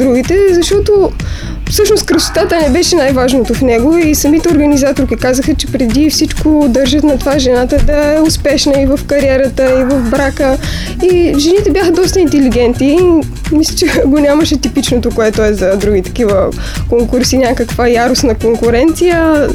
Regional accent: Plovdiv, Plovdiv Province, Bulgaria; просто защото си от Пловдив и аз съм от Пловдив

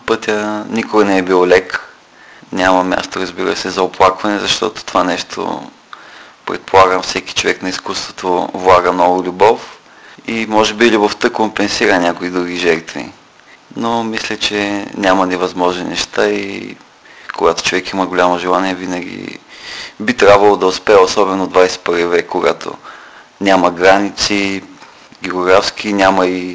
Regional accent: Dobrich, Dobrich Province, Bulgaria; Аз съм почнал от Добрич, като ученик да рисувам и винаги се завръщам тук с някакъв заряд

